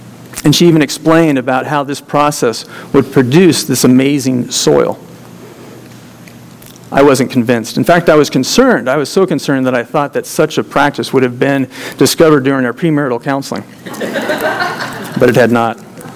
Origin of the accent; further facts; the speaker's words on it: San Luis Obispo, California, United States; I'm from California. A number of you are already worried. So I come from a small town called San Luis Obispo, California. It's on the central coast. Population when I was there was 48,000.